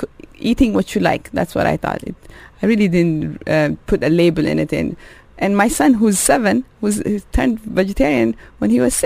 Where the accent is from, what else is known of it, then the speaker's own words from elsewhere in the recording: Ethiopia; because I grew up in Ethiopia, so the animal actually got slaughtered in the house.